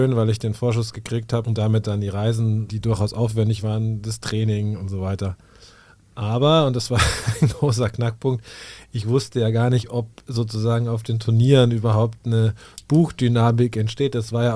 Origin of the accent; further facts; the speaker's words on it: Munich, Bavaria, Germany; Nein, ich komme aus München